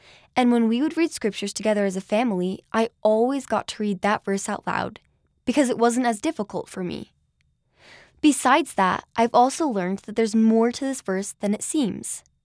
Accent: Germany; I'm 17 years old and I'm from Germany.

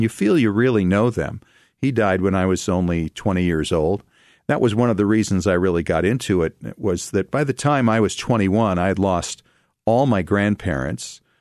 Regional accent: East Coast, United States; born there; I've also learned to appreciate history and how my people kind of fit into that, because I was born in the East.

